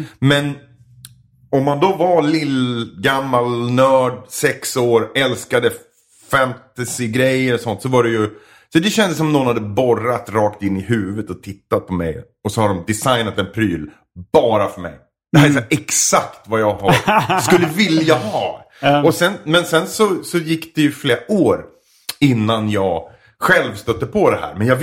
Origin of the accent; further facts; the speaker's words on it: Edsbyn, Gävleborg County, Sweden; Jag är från Edsbyn i Hälsingland.